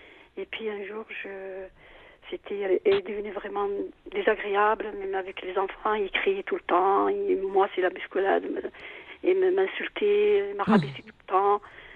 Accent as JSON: {"language": "French", "country": "Algeria", "moved": "as an adult", "lives_now": "France", "said": "En fait, moi, je suis arrivée d'Algérie, j'étais jeune, j'avais 20 ans. Donc, ouais. Quand, 19 ans, quand je suis arrivée, ouais."}